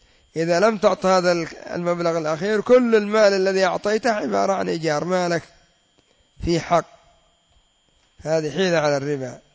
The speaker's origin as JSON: {"language": "Arabic", "country": "Yemen", "said": "كما يفعل الكريمي عندنا في اليمن"}